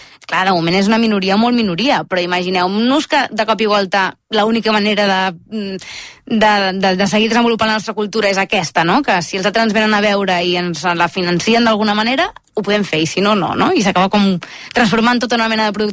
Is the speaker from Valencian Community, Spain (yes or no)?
no; Blanes, Catalonia, Spain; Llavors jo soc de Blanes, m'agraden molt les meves cales